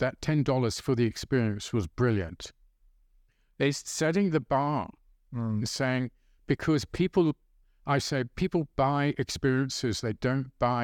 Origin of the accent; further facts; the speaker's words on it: Birmingham, West Midlands, United Kingdom; reminds me of my hometown in Britain, Birmingham.